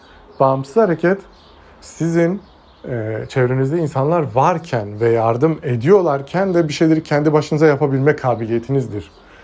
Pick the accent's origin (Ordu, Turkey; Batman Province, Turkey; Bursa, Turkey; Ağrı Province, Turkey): Batman Province, Turkey; Batman; Batmanlıyım. 22 yaşındayım.